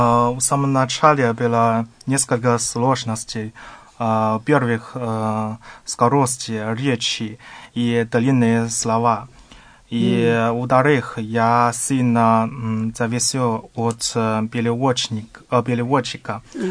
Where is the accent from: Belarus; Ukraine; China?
China; Chengdu, Sichuan; Russian is a second language; now in Russia; Я из Чэнду, Китая.